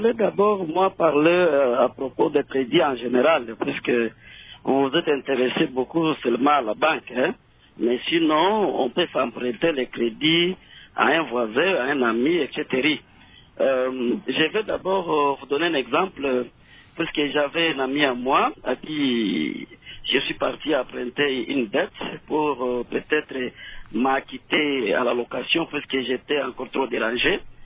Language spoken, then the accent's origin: French; Walikale, North Kivu, DR Congo; ici chez nous, à Walikale, à Kadeko